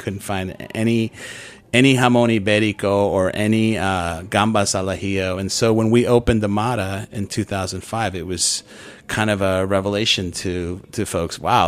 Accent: Chicago, Illinois, United States; And I had a lot of Mexican influence growing up in Chicago. It was a huge Mexican, one of the biggest Mexican populations in the U.S.

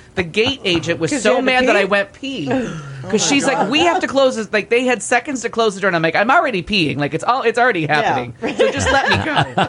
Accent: Niagara Falls, New York, United States; Yes, I'm from Niagara Falls.

